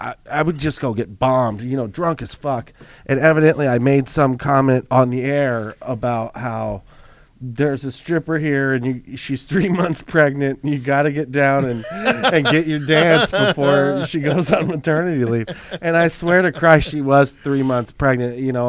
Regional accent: Colorado, United States; Dude, when I grew up in Colorado, and what you do is you drive to Wyoming

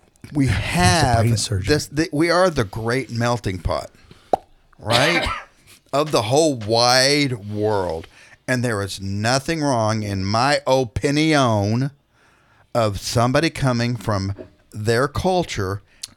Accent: Texas, United States; No, I'm a Texan. But y'all can be American.

